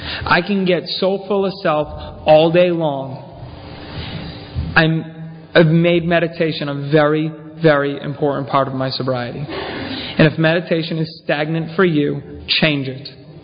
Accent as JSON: {"language": "English", "town": "Hanson", "region": "Massachusetts", "country": "United States", "said": "I'm a drunk from Hanson, Mass."}